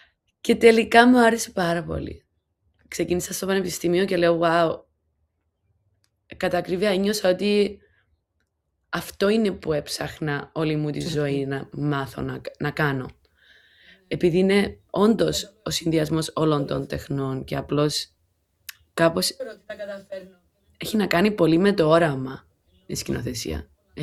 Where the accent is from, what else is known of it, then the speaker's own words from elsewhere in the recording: Cyprus; δεν ήταν καθόλου στα πλάνα μου μεγαλώνοντας στην Κύπρο